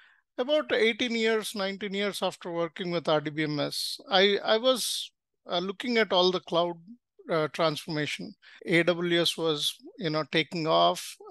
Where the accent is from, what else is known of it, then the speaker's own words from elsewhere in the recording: India; I'm originally from India.